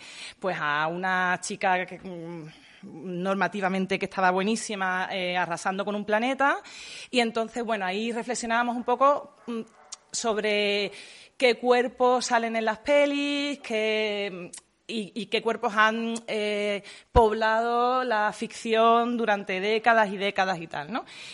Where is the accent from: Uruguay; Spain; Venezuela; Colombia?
Spain; Seville, Andalusia; porque yo soy de Sevilla y bueno, pues ir sin depilar a la feria es muy difícil.